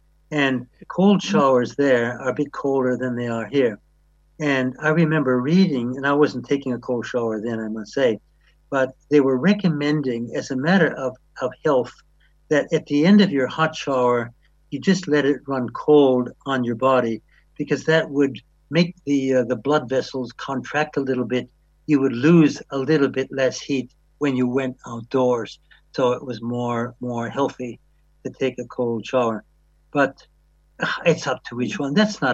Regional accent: Wisconsin, United States; And I remember when I was in high school, I grew up in Wisconsin.

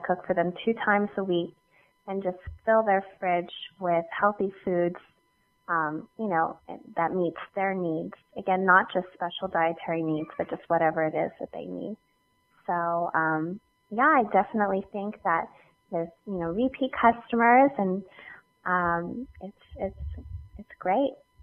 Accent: Canada; being a Canadian isn't a challenge. I love it

